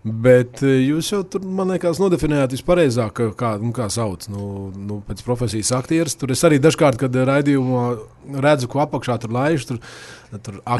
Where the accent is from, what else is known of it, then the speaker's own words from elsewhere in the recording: Salacgrīva, Vidzeme, Latvia; jāņem vērā fakts, ka es esmu no Salacgrīvas un salacgrīvieši ar rīdzniekiem tā laikā ļoti nedraudzējās